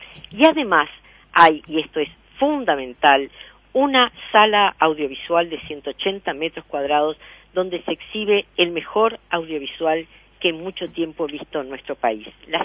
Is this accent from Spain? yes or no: no; Montevideo, Uruguay; Como montevideana, sentí la más profunda envidia, porque más de una vez lo señalamos, en Montevideo ni siquiera existe una buena información turística.